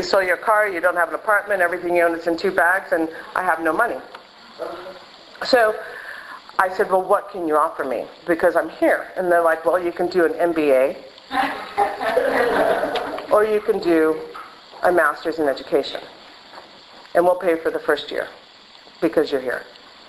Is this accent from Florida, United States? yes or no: no; West Hollywood, California, United States; growing up in West Hollywood was a privilege for many reasons.